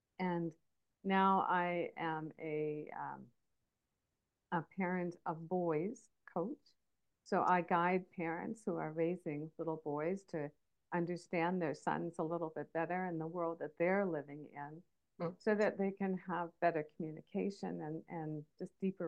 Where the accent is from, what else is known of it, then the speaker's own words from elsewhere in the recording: Canada; also born or lived in Thailand / Qatar / Georgia; now in Japan; I am a Canadian who has relocated to Japan.